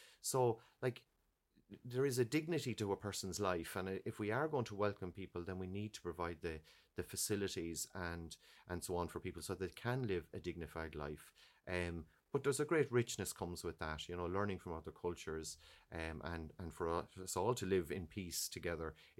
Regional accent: Ireland; But, you know, our story as an Irish people, we went to England, we went to Australia, we went to America, we went all over the world.

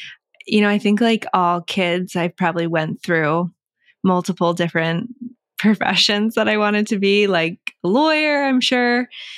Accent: Westhampton, Massachusetts, United States; So originally from Western Mass, West Hampton. A lot of people probably don't know where that is because it's a tiny little town

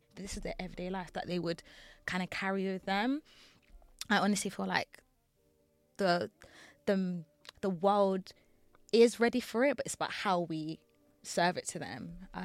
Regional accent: London, United Kingdom; And I feel like that's the beauty of being a Londoner.

